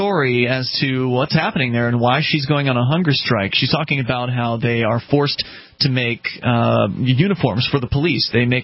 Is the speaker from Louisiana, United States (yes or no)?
no; Florida, United States; now in New Hampshire, United States; the reason why you and I moved here, Johnny Ray, from different places. You came from North Carolina, I came from Florida.